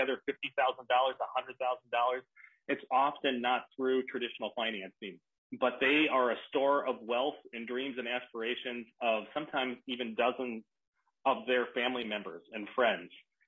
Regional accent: Minneapolis, Minnesota, United States; born there; and I'm just a block away from Hennepin County Medical Center, where I was born here in South Minneapolis.

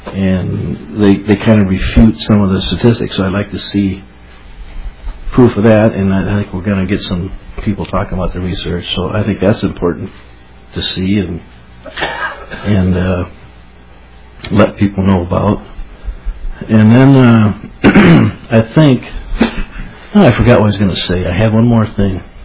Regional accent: Eagan, Minnesota, United States; I'm from Egan, District 38B, and everybody in my family is a teacher, it seems like.

